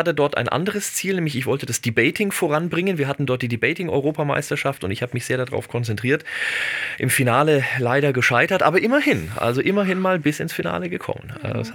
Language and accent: German; Würzburg, Bavaria, Germany; Ja, ich komme aus Würzburg, also in Würzburg gibt es kein freies WLAN überall.